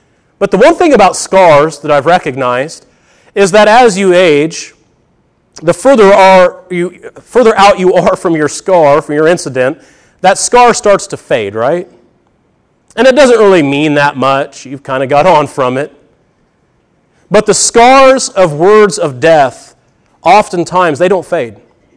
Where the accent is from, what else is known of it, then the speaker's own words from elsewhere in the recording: Edgewood, Illinois, United States; I grew up in Edgewood, Illinois, just about 20 miles south of Effingham, real small town.